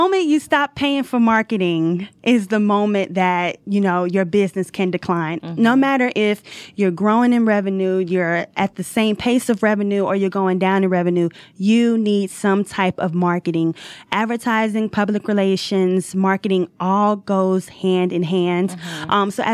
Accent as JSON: {"language": "English", "town": "Biloxi", "region": "Mississippi", "country": "United States", "moved": "as an adult", "lives_now": "Atlanta, United States", "said": "I am from Biloxi, Mississippi. I love the South. I moved to Atlanta a few years ago to finish my master's in business administration."}